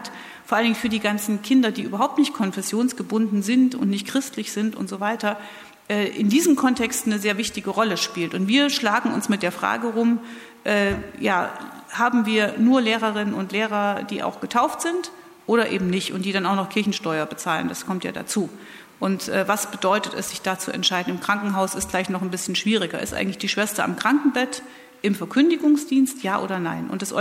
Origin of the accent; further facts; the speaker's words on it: eastern Germany, Germany; Und das sage ich jetzt als Ostdeutsche